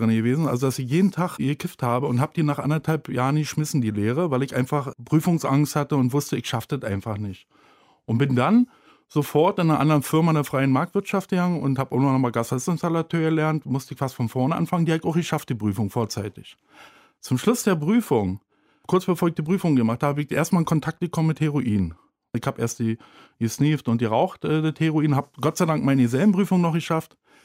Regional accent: Berlin, Germany; Also vor dem Drogennehmen bin ich in Schöneberg aufgewachsen, Neuendorfplatz in der Nähe.

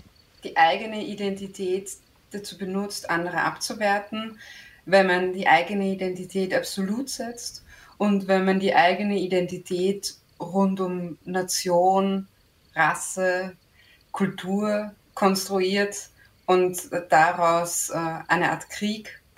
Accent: Vienna, Austria; ich bin aus Wien und ich freue mich, hier zu sein.

